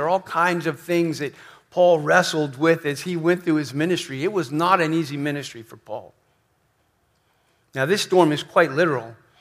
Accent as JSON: {"language": "English", "region": "New Jersey", "country": "United States", "tie": "born or raised there", "said": "You know, I grew up in New Jersey, and we had a lot of snowstorms and all"}